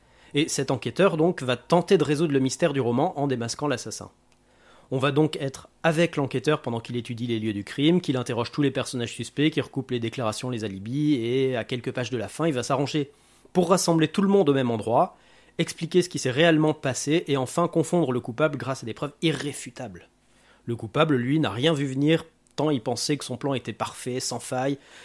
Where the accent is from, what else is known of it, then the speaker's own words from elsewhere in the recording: France; surtout chez nous en France